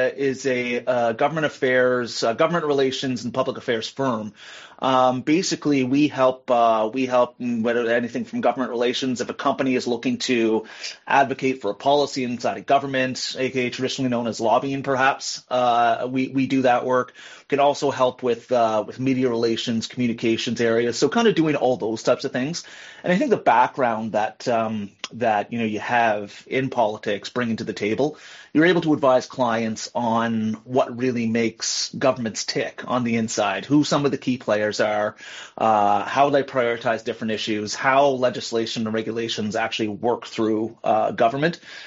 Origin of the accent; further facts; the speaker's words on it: Summerside, Prince Edward Island, Canada; moved away as an adult; now in Ottawa, Canada; born and raised in Summerside, PEI, and went to UPEI. Spent a few years working on the island before moving up to Ottawa.